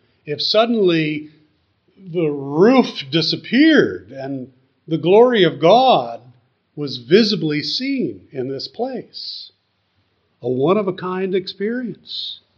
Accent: Missouri, United States; I come from Missouri, and that's the state motto, show me.

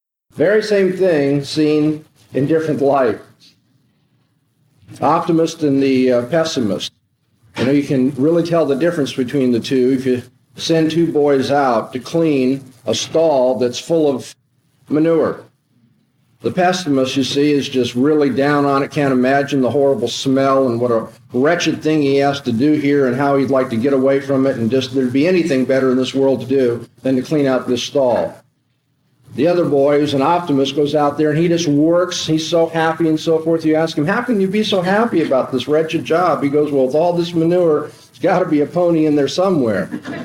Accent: California, United States; I'm from Southern California, and so you watch the baseball game.

